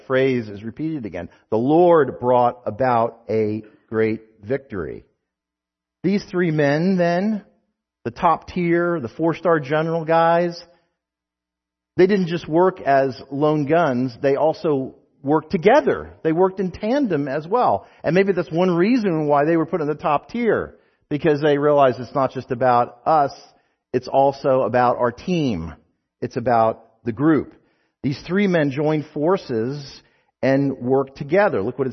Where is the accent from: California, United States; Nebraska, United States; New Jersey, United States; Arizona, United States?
New Jersey, United States; You know, I'm from New Jersey. We didn't have Dr. Pepper there until just a few years ago.